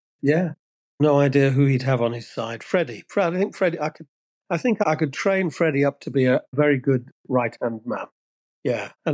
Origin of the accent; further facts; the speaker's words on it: Rednal, West Midlands, United Kingdom; born there; She was born in Barnt Green, and I was born in Rednall, which is like next door, you know.